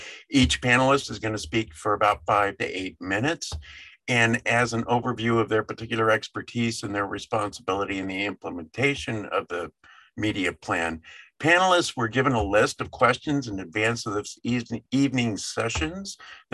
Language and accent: English; San Francisco, California, United States; I am from the Bay Area in San Francisco